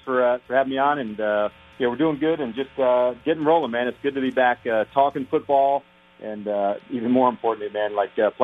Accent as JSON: {"language": "English", "region": "New Jersey", "country": "United States", "tie": "born or raised there", "said": "I growing up in Jersey"}